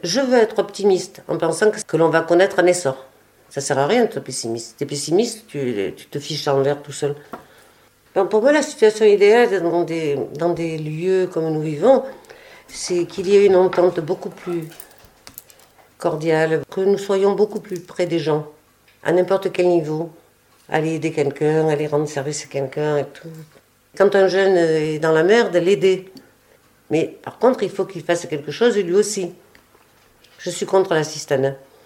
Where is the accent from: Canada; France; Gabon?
France; Marseille, Provence-Alpes-Côte d'Azur; born there; donc je me sens chez moi ici. Plus qu'à Marseille. Parce que bon, même si je suis née à Marseille, ce n'est pas chez moi. Je suis plus de la montagne, donc de la rivière.